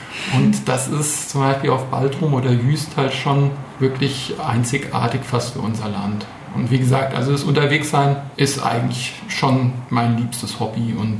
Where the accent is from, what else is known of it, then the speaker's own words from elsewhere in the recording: Mainz, Rhineland-Palatinate, Germany; Meine Heimat.